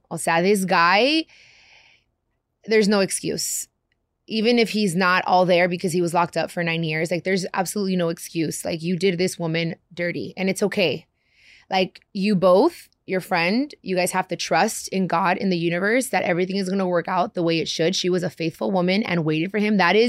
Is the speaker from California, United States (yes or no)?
yes; Long Beach, California, United States; also born or lived in Compton; Yes, I grew up in Long Beach and in Compton.